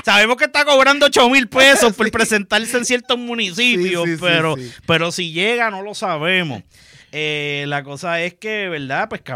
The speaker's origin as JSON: {"language": "Spanish", "country": "Puerto Rico", "said": "yo soy un boricua en un mar de dominicano"}